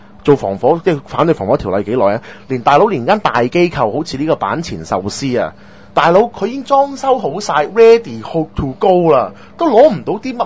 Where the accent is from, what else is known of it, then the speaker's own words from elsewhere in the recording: Hong Kong; 我哋香港人